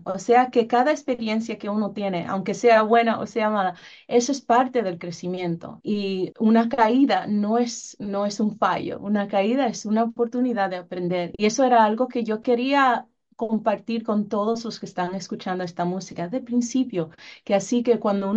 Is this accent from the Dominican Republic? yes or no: yes; Dominican Republic; Como me crié en la República Dominicana, fui a la escuela ya